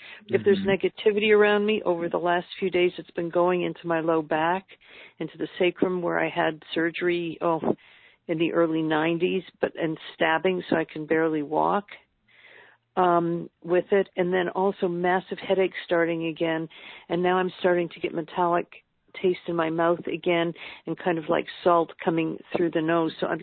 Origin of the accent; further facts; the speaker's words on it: Toronto, Ontario, Canada; born there; also born or lived in Los Angeles, United States / South of France; I lived in a sunny climate. I lived in L.A. for like 35, 36 years. I've lived in the south of France. And I was born in Toronto